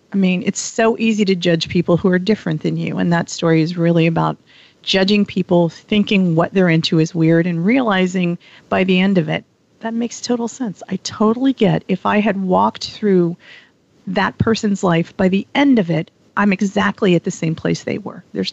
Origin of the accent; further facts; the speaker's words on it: the South, United States; I like to tell people I'm from the South.